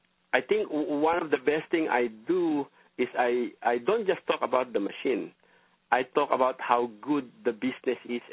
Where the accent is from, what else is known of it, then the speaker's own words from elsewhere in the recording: Philippines; I mean, I grew up in the Philippines.